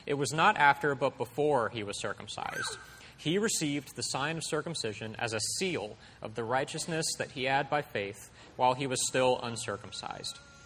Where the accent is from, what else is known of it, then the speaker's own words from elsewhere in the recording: Mississippi, United States; I'm from Mississippi. I don't talk good.